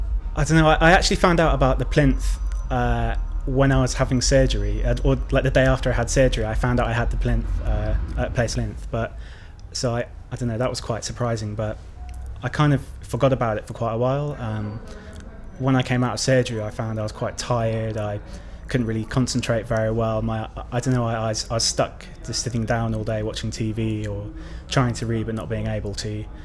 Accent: Stratford-upon-Avon, West Midlands, United Kingdom; now in London, United Kingdom; I'm 24, and I'm living in London, but my hometown is Stratford-upon-Avon.

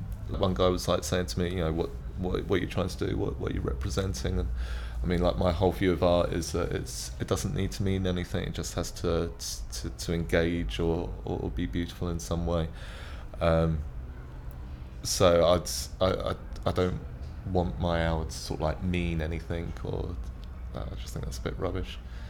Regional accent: London, United Kingdom; I'm 40 years old, and I come from London.

